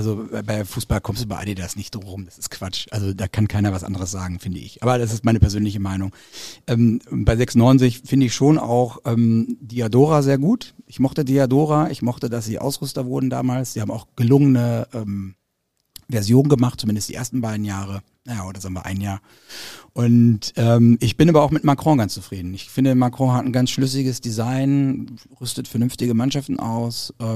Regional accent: Hanover, Lower Saxony, Germany; ich als Hannoveraner

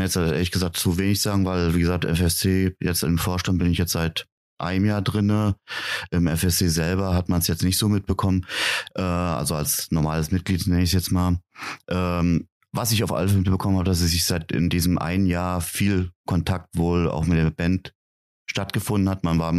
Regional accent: Hesse, Germany; wir sind alle aus Hessen

